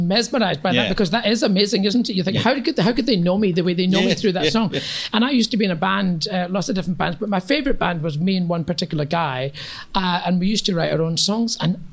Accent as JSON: {"language": "English", "town": "East Kilbride", "region": "Scotland", "country": "United Kingdom", "tie": "born or raised there", "said": "growing up on East Kilbride, we listened to Motown."}